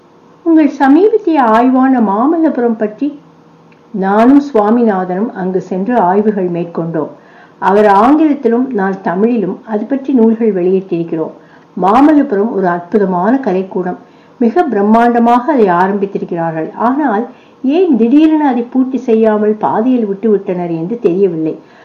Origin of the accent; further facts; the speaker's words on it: Madurai, Tamil Nadu, India; மதுரை என் சொந்த ஊர்.